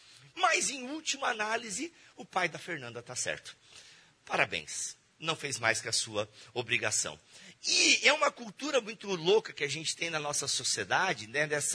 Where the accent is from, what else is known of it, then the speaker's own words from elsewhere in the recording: Joinville, Santa Catarina, Brazil; sou de Joinville, Santa Catarina, casado com a Alexandra, pai da Milene e do Kalel.